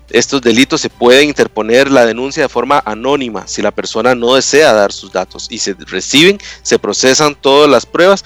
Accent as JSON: {"language": "Spanish", "country": "Costa Rica", "said": "nuestro propio capital social que tenemos como costarricenses"}